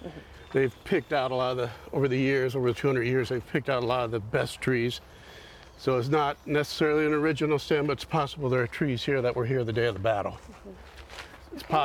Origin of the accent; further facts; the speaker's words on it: Miller City, Ohio, United States; I was raised on a farm about 60 miles south of here, near the little town of Miller City, Ohio.